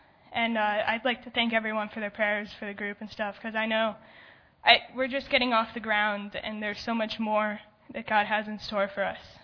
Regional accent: New Jersey, United States; now in Georgia, United States; I grew up in New Jersey. So I'm from New Jersey. I graduated high school there. I was born and I now live in Georgia.

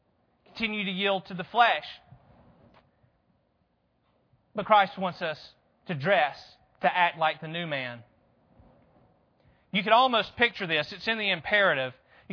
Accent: Athens, Georgia, United States; Born and raised in Athens, Georgia. You ever heard the saying, bleed red and black? That's me.

